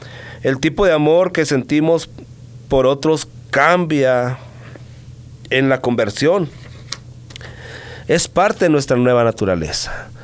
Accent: Chihuahua, Mexico; como yo soy de Chihuahua

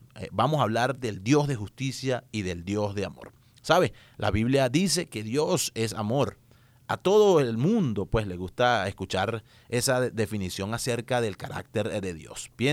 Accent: Venezuela; una emisora radial allá en mi país, en Venezuela.

